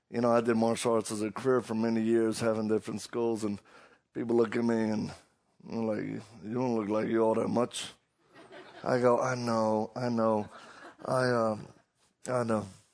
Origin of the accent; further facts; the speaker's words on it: Louisiana, United States; I'm from Louisiana. I'm one of them Cajuns. And, I don't think I have an accent